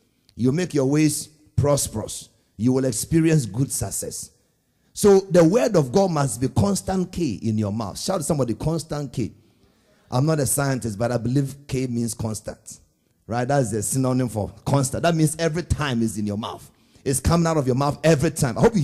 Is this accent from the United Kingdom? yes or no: no; Ghana; I said, look, I'm from Africa. I'm from Ghana.